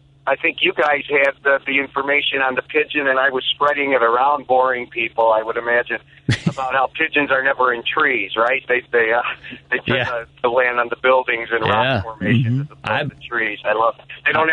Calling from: Bensenville, Illinois, United States; calling from Bensonville.

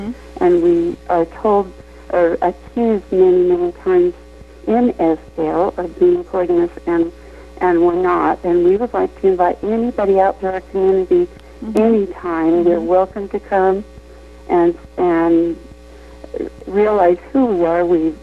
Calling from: Provo, Utah, United States; from Provo, and I have lived in Utah for 60 years

